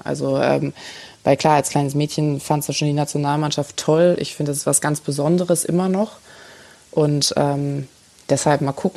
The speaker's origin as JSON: {"language": "German", "town": "Bergisch Gladbach", "region": "North Rhine-Westphalia", "country": "Germany", "tie": "born there", "lives_now": "Munich, Germany", "said": "ich komme aus dem Rheinland. Also ich komme ja gebürtig aus Bergisch Gladbach. Und wie du gerade gesagt hast, also meine Familie ist noch da. Viele meiner Freunde sind da, eigentlich auch meine engsten Freunde. Ich habe mich trotzdem dazu entschieden, in München zu bleiben"}